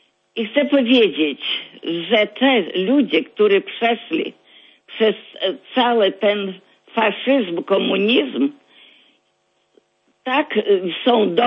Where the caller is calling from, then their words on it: Grodno, Grodno Region, Belarus; dzwonię z Grodna, Białoruś.